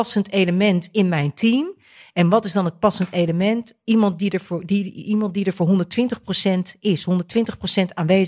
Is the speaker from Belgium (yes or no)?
no; Delft, South Holland, Netherlands; born there; Want ik kan zeggen, ja, ik ben geboren in Delft.